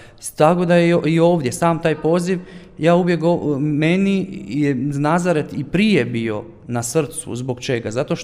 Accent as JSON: {"language": "Croatian", "country": "Croatia", "said": "kad mi pitaju odakle si, ja kažem ja znam Hrvat."}